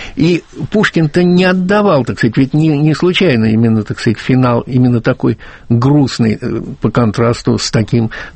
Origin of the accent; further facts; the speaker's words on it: Saint Petersburg, Russia; у нас на родине, в том самом городе Ленинграде